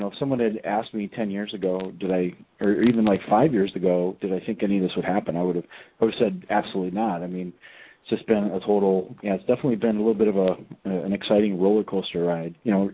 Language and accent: English; Indiana, United States; now in Seattle, United States; So I was born and raised in Indiana, so it was definitely like a big switch for me to move across country, and to now I'm living in Seattle